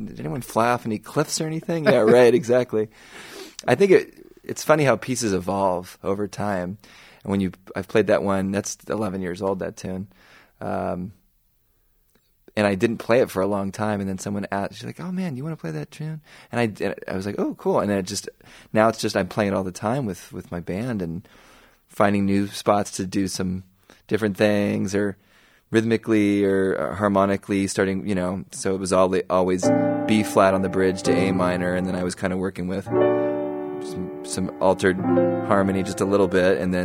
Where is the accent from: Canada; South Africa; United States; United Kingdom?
United States; Los Angeles, California; the new one, which is taking a look at my hometown of Los Angeles